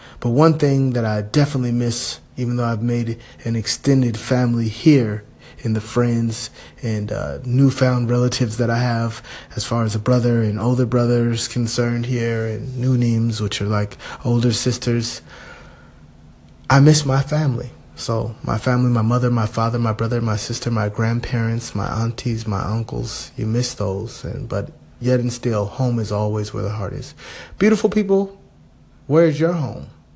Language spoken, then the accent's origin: English; California, United States; moved away as an adult; now in South Korea; For me, it will be America, my home state, California. And now, for the last 5 years, I've lived in sensational South Korea, beautiful people.